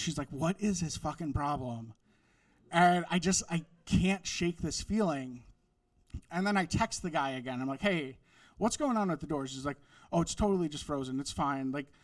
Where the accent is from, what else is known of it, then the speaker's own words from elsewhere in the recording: Wisconsin, United States; Like, I grew up in Wisconsin, the land of serial killers.